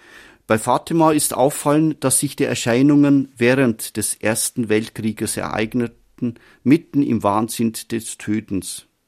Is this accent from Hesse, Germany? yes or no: no; Bavaria, Germany; und stammte aus meinem Heimatdorf in Bayern.